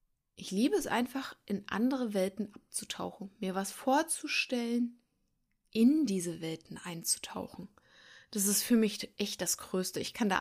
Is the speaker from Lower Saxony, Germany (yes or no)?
no; Darmstadt, Hesse, Germany; Ich komme eigentlich aus Hessen und bin in Darmstadt geboren.